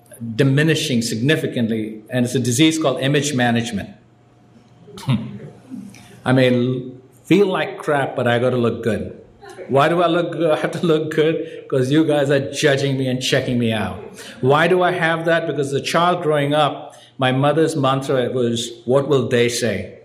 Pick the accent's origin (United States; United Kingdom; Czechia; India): India; Mumbai, Maharashtra; How come you didn't applaud when I said I'm from India?